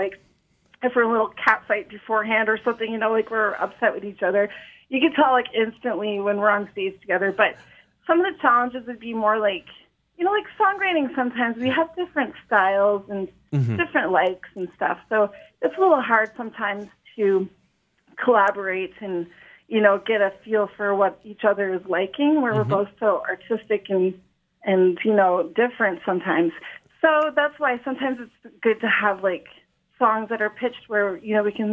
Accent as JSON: {"language": "English", "town": "Moncton", "region": "New Brunswick", "country": "Canada", "tie": "born or raised there", "said": "I was raised in New Brunswick, born and raised."}